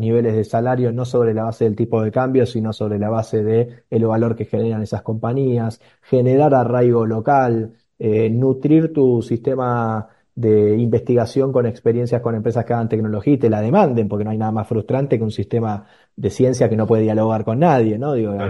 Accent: Buenos Aires, Argentina; now in Córdoba, Argentina; yo como vos sabés soy muy porteño

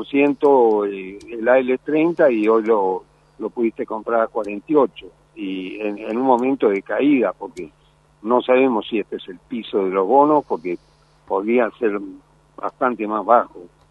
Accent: Argentina; siento orgullo como argentino de los médicos que tenemos en la Argentina

